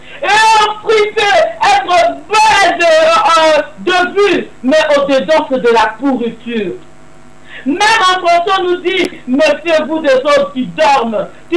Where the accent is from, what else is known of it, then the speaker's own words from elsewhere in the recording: DR Congo; now in Europe; quand on était chez nous au Congo